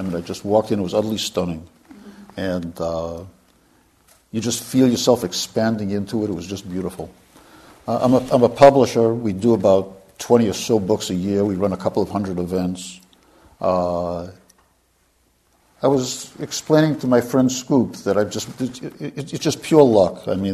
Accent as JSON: {"language": "English", "town": "Boston", "region": "Massachusetts", "country": "United States", "tie": "born or raised there", "moved": "as an adult", "lives_now": "California, United States", "said": "And I grew up in Boston. I'm clearly not an Indian. I came to California in a VW bus in the late 60s."}